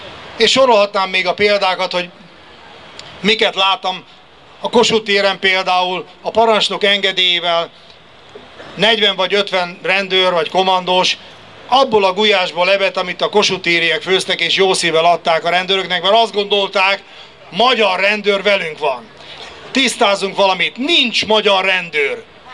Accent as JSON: {"language": "Hungarian", "country": "Hungary", "said": "szeretném elmondani, hogy magyar vagyok, magyarul beszélek, magyarul gondolkodom, magyarul számolok, magyarul álmodom, és magyarul szoktam szitkozódni."}